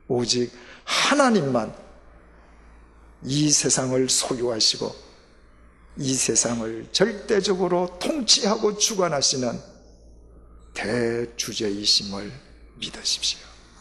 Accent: South Korea; 제가 한국 사람이라는 사실을 알고 난 뒤에도 처음 제게 대해서 갖고 있던 편견을 버리지 못하기 때문에

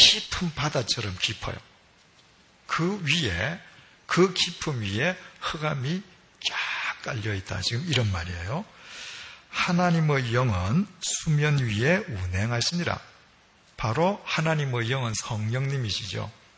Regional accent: Busan, South Korea; 저는 부산 출신이거든요. 그래서 여름 방학만 되면 늘 뭐 저 송도니 광안리니 해운대 가서 살지 않습니까?

